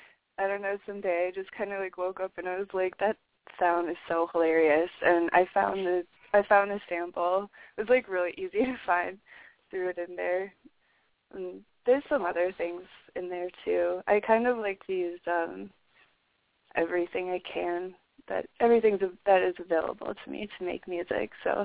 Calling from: Wisconsin, United States; I'm calling from Wisconsin, from

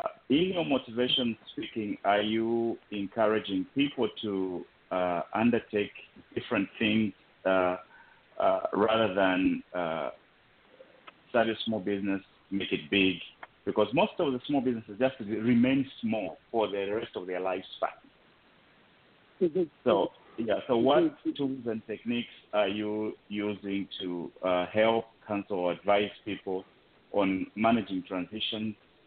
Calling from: Washington, District of Columbia, United States; Washington, D.C. I'm calling you from the District of Columbia.

